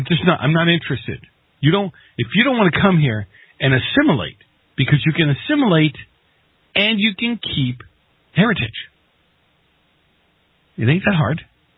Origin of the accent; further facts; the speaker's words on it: Boston, Massachusetts, United States; when I grew up in Boston as a kid, we had, we had segregated areas.